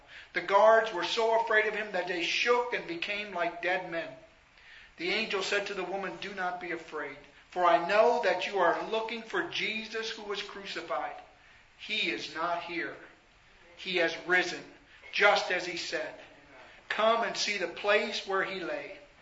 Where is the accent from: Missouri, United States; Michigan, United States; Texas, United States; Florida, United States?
Missouri, United States; You know, I'm from the Missouri state. You got to show me.